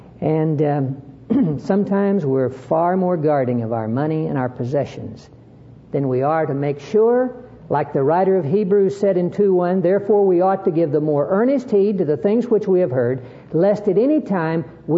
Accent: Hollis, Oklahoma, United States; also born or lived in Dodsonville, Texas; I was born in Texas in a little town called Dodsonville, 1 mile from Oklahoma state line over to the west. When I was age 5, my parents moved over to Hollis, Oklahoma

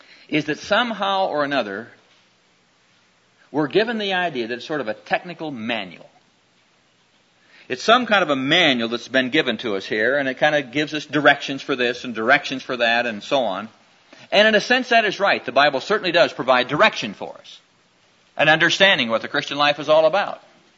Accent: Neola, Iowa, United States; I remember as a kid growing up in Neola, Iowa, down in southwestern Iowa, a town of about 900 folk.

